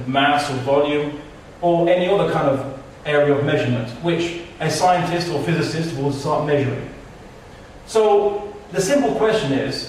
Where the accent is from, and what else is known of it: Portugal; also born or lived in Spain